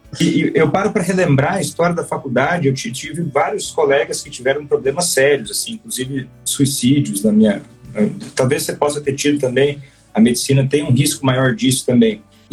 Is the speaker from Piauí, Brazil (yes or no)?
no; Paraná, Brazil; Eu estudei em Porto Alegre, mas eu sou do Paraná. E agora eu estou morando na cidade em que eu passei a maior parte da minha infância